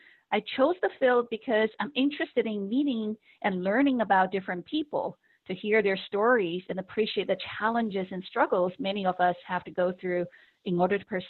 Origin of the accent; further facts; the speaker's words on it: China; English is a second language; moved away as an adult; now in United States; psychology wasn't a field when I grew up in China. So I came to the United States from China. This is about 20 years ago.